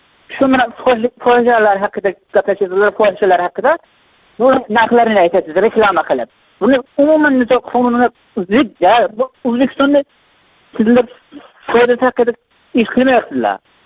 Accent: Qashqadaryo Region, Uzbekistan; Men qaysi viloyatdan? Ismi aytsammi, aytmasam, Qashqadaryodan.

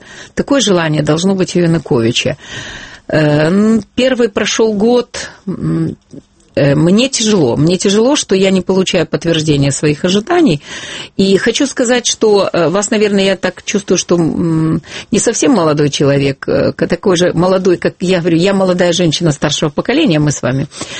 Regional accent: Ukraine; born there; у меня очень интересные русские корни … хотя я родилась на Украине, безумно люблю свою страну.

